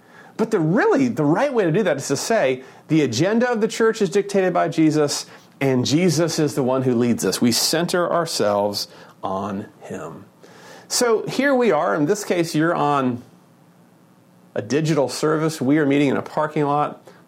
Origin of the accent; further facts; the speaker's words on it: United States; So as an American, I'm particularly uncomfortable with power being concentrated in an individual.